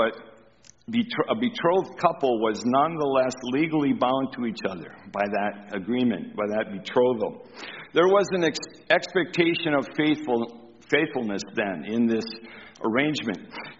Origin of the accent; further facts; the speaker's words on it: Michigan, United States; Not far from where I grew up in Upper Michigan is an unincorporated community in Ontonagon County called Bruce Crossing.